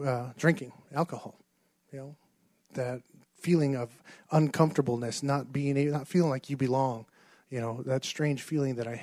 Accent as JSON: {"language": "English", "region": "Arizona", "country": "United States", "tie": "born or raised there", "said": "I'm Hopi from the Hopi Reservation up northern Arizona. I was raised up there on the Hopi Reservation till I was about 16. And then at 16, I left and moved to Flagstaff to finish my schooling."}